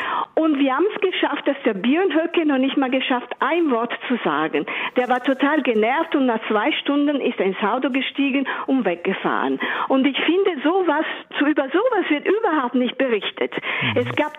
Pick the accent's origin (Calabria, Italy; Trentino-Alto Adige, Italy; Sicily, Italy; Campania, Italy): Campania, Italy; now in Germany; ich komme aus der Nähe von Neapel, wo Faschisten regieren. Und ich habe Angst vor meinem Land und ich möchte nicht, dass dieses Land, das ist auch mein Land, ich habe doppelte Staatsangehörigkeit